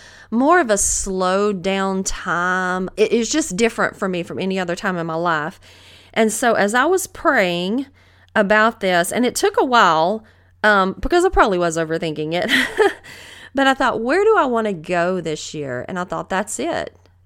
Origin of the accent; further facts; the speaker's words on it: the South, United States; accent: Southern; like my Southern accent, especially when I listen back to my podcast.